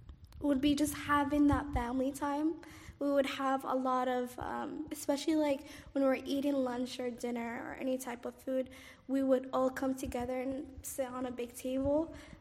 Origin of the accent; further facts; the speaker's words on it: Cairo, Cairo Governorate, Egypt; also born or lived in Somalia; My hometown is Egypt, Cairo. That's where I grew up. Very friendly place. We used to live with a big family, uncles, aunts, cousins.